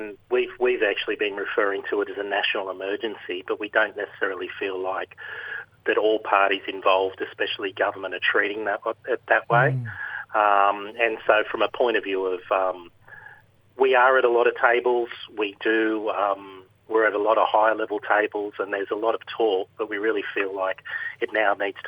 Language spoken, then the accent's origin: English; Darlington Point, New South Wales, Australia; now in Ryde, Australia; I'm a Wiradjuri man from Darlington Point, which is near Griffith in New South Wales, but live in Ryde, which is Wallamadigal country at the moment.